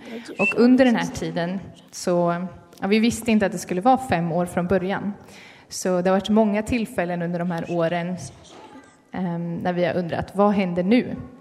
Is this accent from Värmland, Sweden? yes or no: no; Eksjö, Jönköping County, Sweden; Och jag är uppvuxen, född och uppvuxen i Eksjö i Småland.